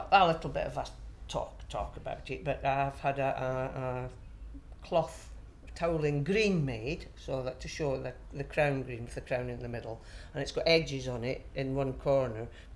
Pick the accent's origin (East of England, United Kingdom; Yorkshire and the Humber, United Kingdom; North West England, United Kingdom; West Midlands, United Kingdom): North West England, United Kingdom; Blackburn; I'm 68 and I'm from Blackburn in Lancashire.